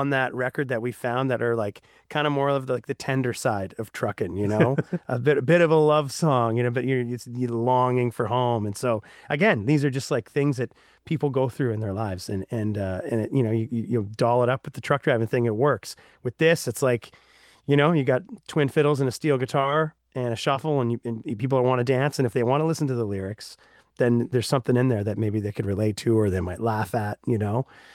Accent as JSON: {"language": "English", "region": "Ontario", "country": "Canada", "tie": "born or raised there", "said": "growing up in the suburbs, I grew up in Southern Ontario."}